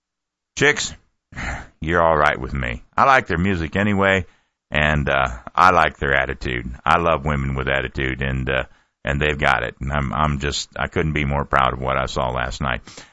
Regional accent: Ohio, United States; I know maybe I'm partial, but I was from Ohio, and it was Ohio's main newspaper

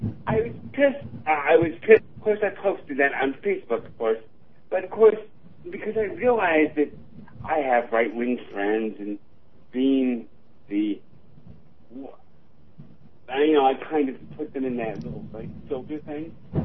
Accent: United States; You know, I'm an American.

